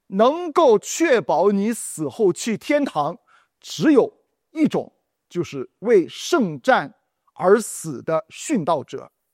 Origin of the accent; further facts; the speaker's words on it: China; 就是对我们中国人来说特别常见的风水、算命跟气功这些民间的信仰。